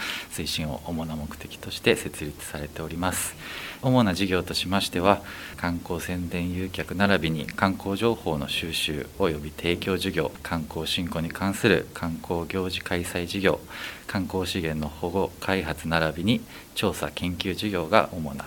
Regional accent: Fujisawa, Kanagawa, Japan; 私自身が藤沢市生まれ藤沢市育ちということもありまして、生粋のというか地元で生まれ育った人間なんですけれども

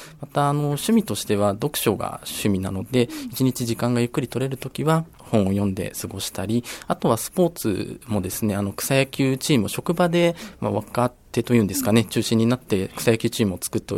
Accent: Fujisawa, Kanagawa, Japan; 生まれも育ちも藤沢市なので、藤沢市、大好きな藤沢市がこんなに知られてないのはもったいないことだなと思ったので

